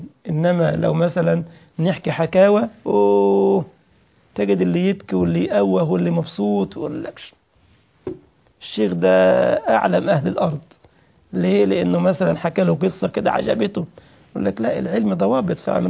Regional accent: Egypt; يعني احنا رأينا مثلا في فترة من الفترات في بلدنا مصر مثلا

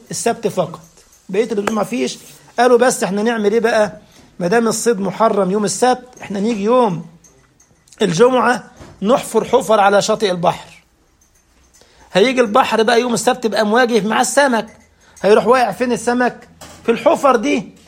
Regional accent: Egypt; في ناس عاملين زي ابو الهول اللي عندنا في مصر. احنا ابو الهول صنم موجود جنب الاهرام ما بيتكلمش.

